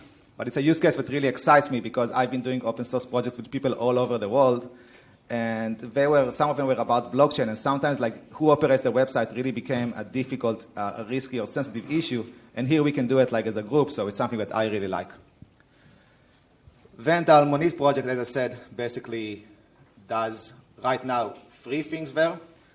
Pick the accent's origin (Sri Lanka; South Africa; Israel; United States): Israel; now in Berlin, Germany; So I'm from Israel, I'm living in Berlin.